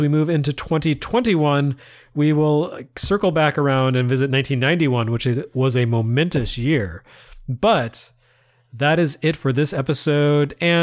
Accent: Lubbock, Texas, United States; because I grew up in Lubbock, Texas, where TI had one of its manufacturing plants, those things were everywhere when I was growing up.

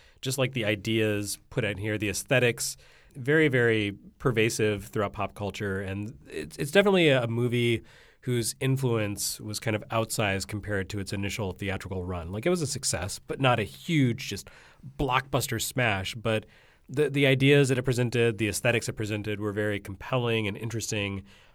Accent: Flint, Michigan, United States; born there; I was born in Flint, Michigan and went back there to visit family every couple of summers when I was a kid.

